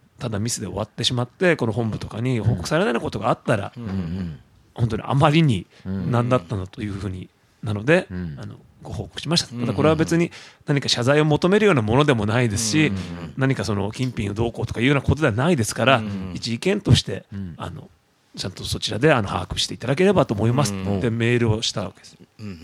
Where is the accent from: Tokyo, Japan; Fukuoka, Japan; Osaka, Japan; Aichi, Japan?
Tokyo, Japan; 僕も東京出身で